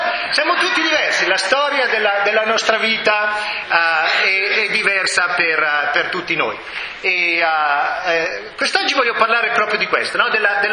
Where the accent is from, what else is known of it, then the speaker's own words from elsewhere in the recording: Vercelli, Piedmont, Italy; moved away as an adult; also born or lived in Geneva; Che sono vissuto lì a Vercelli fino all'età di 18 anni, al che sono andato in Svizzera, ho studiato a Ginevra, la scuola per traduttori e interpreti